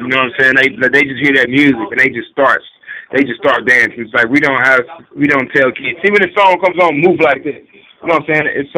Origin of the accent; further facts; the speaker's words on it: Muskogee, Oklahoma, United States; She's from Tulsa, Oklahoma. I'm from Muskogee, Oklahoma.